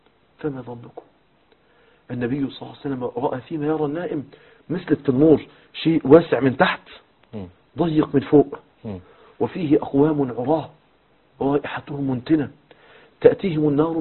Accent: Mansoura, Dakahlia, Egypt; والله مشهد حصل عندنا في المنصورة.

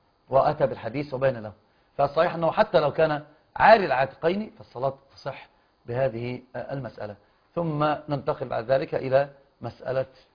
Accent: Egypt; فكان يعرف أنني من مصر ومصري،

